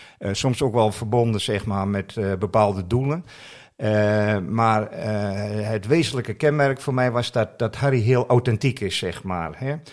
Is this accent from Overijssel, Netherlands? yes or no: yes; Enschede, Overijssel, Netherlands; ik ben in Enschede geboren, naast het Diekmanstadion.